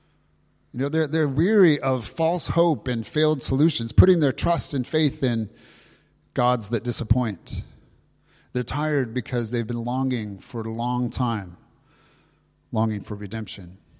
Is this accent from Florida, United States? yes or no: no; Tennessee, United States; born there; also born or lived in California; I know you know me from California, but I was actually born in Tennessee. And my relatives in the South would say, I'm fixing.